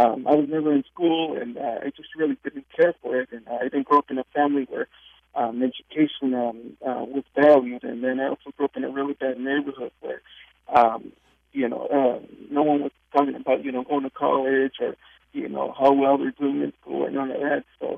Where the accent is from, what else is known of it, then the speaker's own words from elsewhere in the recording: Anaheim, California, United States; also born or lived in Mexico / Hawaii; I was born in Mexico, and then my family moved to Hawaii, and then from Hawaii, we came over here to the United States, and I believe I was three. So the whole time I had been living in Anaheim, California